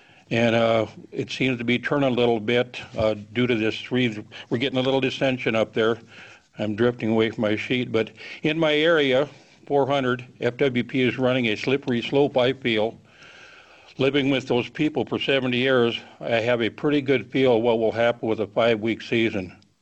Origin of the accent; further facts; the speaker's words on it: Chester, Montana, United States; from Chester, Montana, lifelong resident and small lander, winner in Area 400.